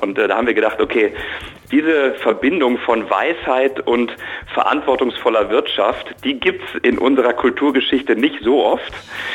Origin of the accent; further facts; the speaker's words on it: Bonn, North Rhine-Westphalia, Germany; born there; ich bin in Bonn im Rheinland geboren, also gleich in der Nachbarschaft. Ich wohne da schon lange nicht mehr